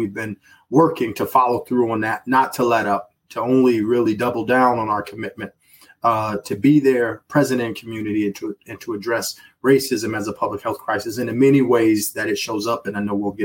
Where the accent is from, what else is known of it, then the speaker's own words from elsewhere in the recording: Milwaukee, Wisconsin, United States; so my hometown is Milwaukee, Wisconsin.